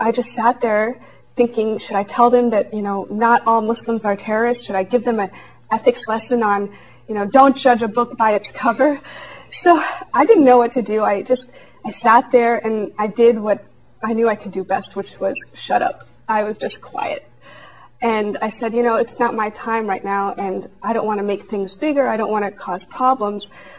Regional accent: United States; And as an American, I want to help in protecting my nation and protecting my country

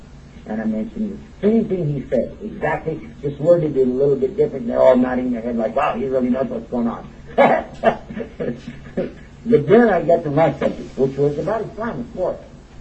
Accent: United States; I said, by the way, I'm from America.

